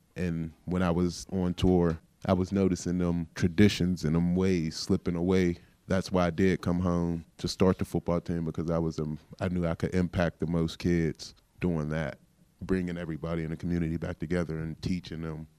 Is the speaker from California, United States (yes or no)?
no; Pittsburgh, Pennsylvania, United States; I love Pittsburgh, but I'm from Hazelwood, and I take a lot of pride in that.